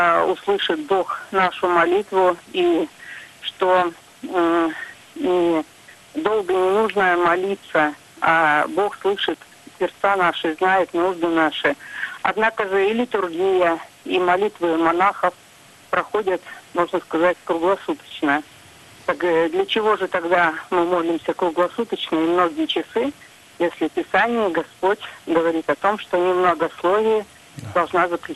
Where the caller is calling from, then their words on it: Kaluga Oblast, Russia; я звоню из Калужской области.